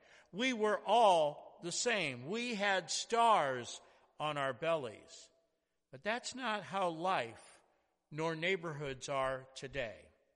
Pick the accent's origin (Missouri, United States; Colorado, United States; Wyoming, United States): Missouri, United States; St. Louis; I grew up in South St. Louis City, and I lived in a fairly homogeneous neighborhood.